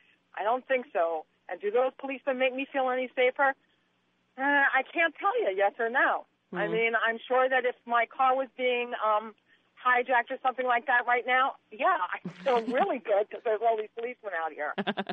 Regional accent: New York City, New York, United States; because I am a New Yorker. I've lived here all my life, and my home is on the Lower East Side

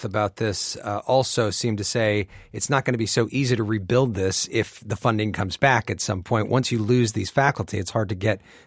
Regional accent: Champaign-Urbana, Illinois, United States; and I'm from Champaign-Urbana myself, so you know, I've seen what's happened at the University of Illinois

